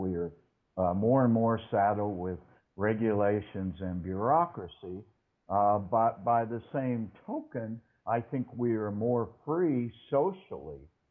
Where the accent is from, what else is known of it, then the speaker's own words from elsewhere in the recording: United States; when I grew up in the United States in the 1960s.